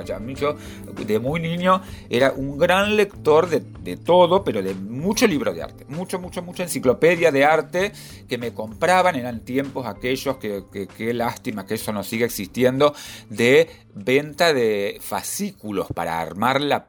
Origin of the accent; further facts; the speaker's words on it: San Jorge, Santa Fe, Argentina; also born or lived in Madrid; Yo nací en España, en Madrid, pero al año y medio ya estaba en San Jorge, porque mi papá y mi mamá eran de San Jorge, así que volvimos con la familia allá y me crié en San Jorge